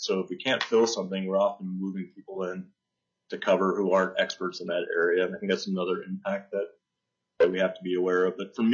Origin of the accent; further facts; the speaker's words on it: Eagle River, Alaska, United States; I grew up in Eagle River, and I still, you know, Coach Mack Center was one of my old coaches